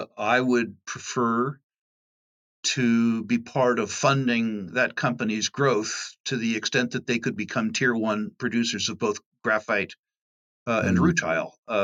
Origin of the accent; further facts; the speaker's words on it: California, United States; I was brought up in Silicon Valley, and I've been attracted to technology